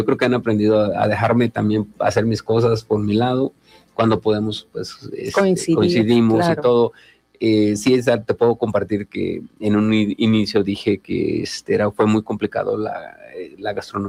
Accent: Ticumán, Morelos, Mexico; en beneficio, lógicamente, de mi pueblo, de Ticumán

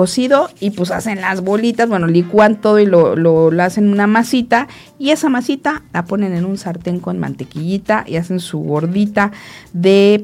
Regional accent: Mexico; somos bien mexicanos, bien contentos de estar aquí y de celebrar nuestra independencia

